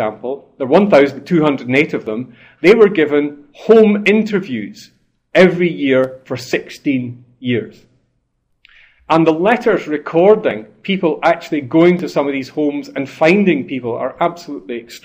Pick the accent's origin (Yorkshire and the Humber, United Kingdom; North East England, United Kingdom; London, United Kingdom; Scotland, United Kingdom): Scotland, United Kingdom; Carluke; I've taken this from my hometown in Carluke, and it contains my father's brother as one of the people.